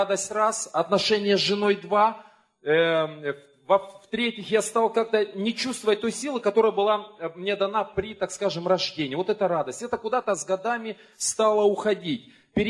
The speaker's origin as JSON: {"language": "Russian", "country": "Germany", "said": "Я из Германии."}